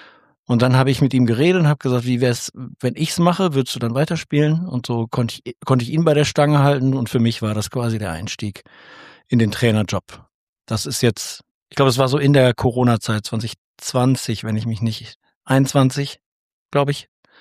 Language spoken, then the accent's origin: German; Nottuln, North Rhine-Westphalia, Germany; Nee, ich bin gebürtig aus Nottuln. Und dann habe ich in Nottuln angefangen, in der Garageneinfahrt Basketball zu spielen.